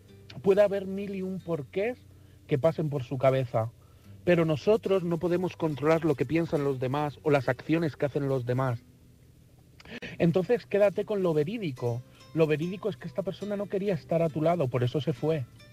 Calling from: Madrid, Community of Madrid, Spain; de Madrid

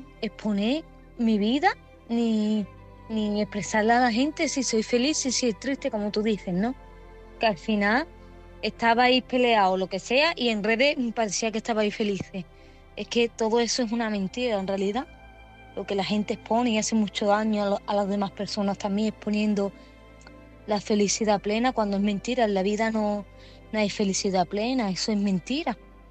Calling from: Málaga, Andalusia, Spain; de Málaga.

